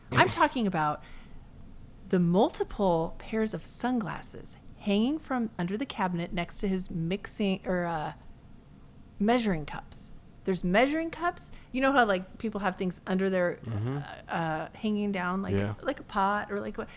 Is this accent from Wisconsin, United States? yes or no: yes; Wisconsin, United States; From Wisconsin. Pajamas. So I learned Wisconsin talk.